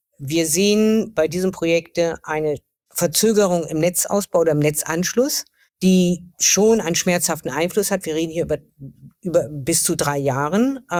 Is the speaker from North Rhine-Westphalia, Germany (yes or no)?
no; Oldenburg, Lower Saxony, Germany; Ich komme aus Oldenburg, in der Region Nordwesten